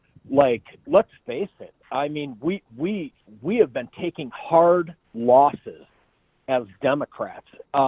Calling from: Tucson, Arizona, United States; also born or lived in Wisconsin; I'm calling from Tucson, but I really I hate losing my former state to Republican crazy vision.

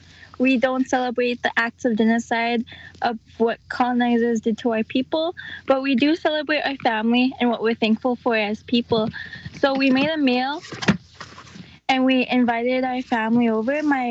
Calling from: St. Paul, Minnesota, United States; I come at you from St. Paul.

